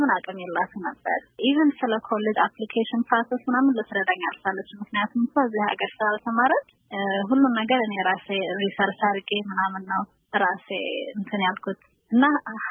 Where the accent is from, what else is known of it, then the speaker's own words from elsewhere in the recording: Arlington, Virginia, United States; also born or lived in Ethiopia; now in New York, United States; 27 ዓመቴ ነው። ኢትዮጵያ ተወልጄ በ27 ወደዚህ ሀገር የመጣሁት ልክ እንደመጣሁኝ ያው አርሊንግተን ቨርጂኒያ ዲሲ አካባቢ ነው ያደኩት። አሁን ደግሞ የምኖረው ኒውዮርክ ነው።